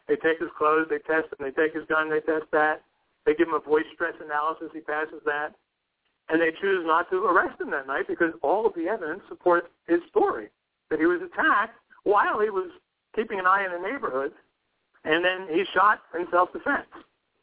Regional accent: Newark, New Jersey, United States; it happened in my hometown, which is Newark, New Jersey, 2007.

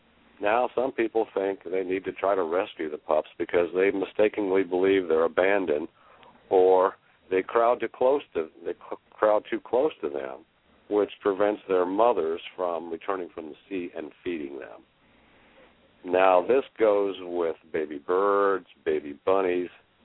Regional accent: Topeka, Kansas, United States; My home state of Kansas, Topeka.

